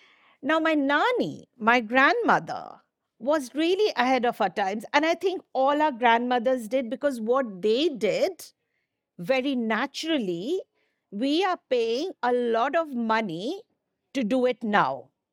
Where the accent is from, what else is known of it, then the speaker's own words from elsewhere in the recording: Gwalior, Madhya Pradesh, India; also born or lived in Calcutta; I was born in Calcutta and grew up in a place called Gwalior.